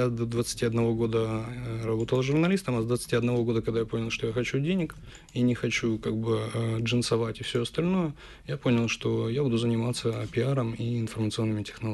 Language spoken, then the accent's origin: Russian; Kyiv, Ukraine; То есть я киевлянин в пятом поколении, и я люблю русскую культуру.